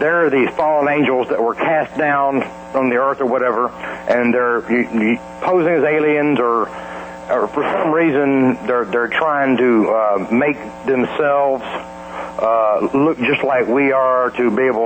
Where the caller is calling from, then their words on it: Atlanta, Georgia, United States; in Atlanta.